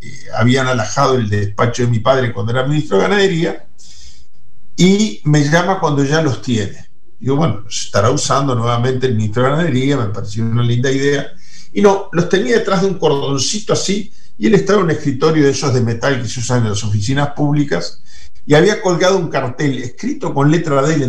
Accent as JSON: {"language": "Spanish", "country": "Uruguay", "said": "Te tomás un taxi en España y en cualquier región de España, y el taximetrista, si le decís que sos uruguayo, te dice"}